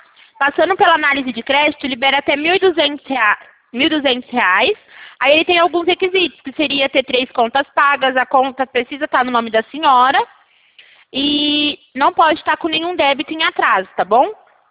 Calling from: São Carlos, São Paulo, Brazil; Eu falo aqui da cidade de São Carlos

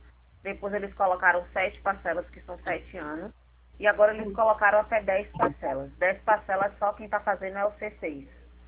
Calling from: Salvador, Bahia, Brazil; Eu falo de Salvador, Bahia.

